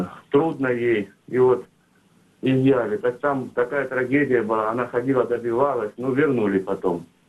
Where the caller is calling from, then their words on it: Krasnodar Krai, Russia; я звоню из Краснодарского края.